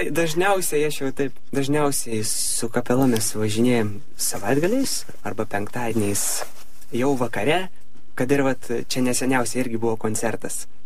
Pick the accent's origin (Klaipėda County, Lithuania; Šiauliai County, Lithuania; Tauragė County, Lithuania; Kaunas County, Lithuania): Tauragė County, Lithuania; Simėnai; Gyvenu aš Simėnų kaime, Šilalės rajone, jau nuo pat vaikystės savo tam gimtajame kaime.